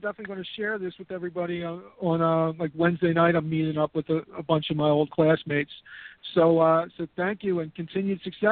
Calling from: Philadelphia, Pennsylvania, United States; calling from Philadelphia.

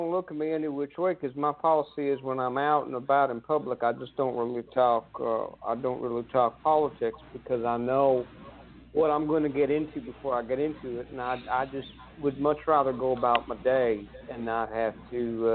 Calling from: Missouri, United States; I'm calling from Missouri.

